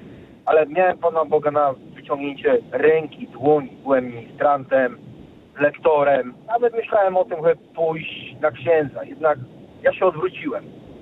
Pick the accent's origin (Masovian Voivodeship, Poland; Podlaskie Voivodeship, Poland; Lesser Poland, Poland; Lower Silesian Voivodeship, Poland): Lower Silesian Voivodeship, Poland; Wrocław; Pochodzę generalnie z Wrocławia, mieszkam w tej chwili na Górnym Śląsku.